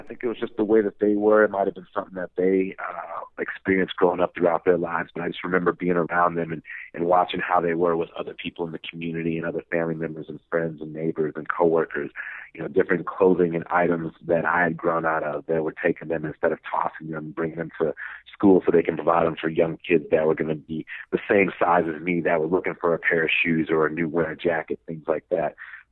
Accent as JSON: {"language": "English", "town": "Chicago", "region": "Illinois", "country": "United States", "tie": "born or raised there", "said": "here in Chicago, my hometown, where I come to every offseason"}